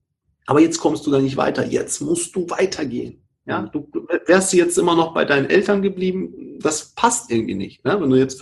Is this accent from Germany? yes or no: yes; Hamburg, Germany; ich komme ja aus Hamburg